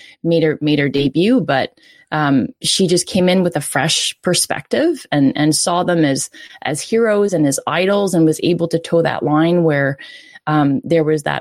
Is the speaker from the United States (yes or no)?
no; Canada; you wanted to go out there and as a Canadian, like, prove yourself and not be shown up.